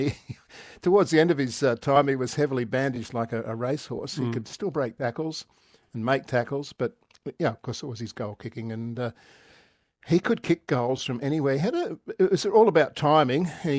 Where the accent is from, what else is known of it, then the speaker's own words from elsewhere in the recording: Sydney, New South Wales, Australia; listening to it on the radio growing up in Sydney.